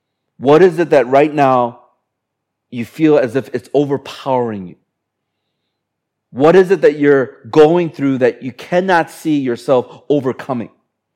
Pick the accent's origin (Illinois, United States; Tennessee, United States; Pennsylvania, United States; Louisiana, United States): Illinois, United States; Chicago; any of the professional teams that I follow and watch are from Chicago, because that's my hometown.